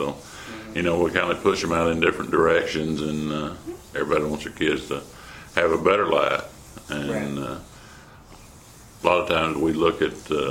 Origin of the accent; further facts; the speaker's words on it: Paducah, Kentucky, United States; Here in Paducah. I grew up here in Paducah.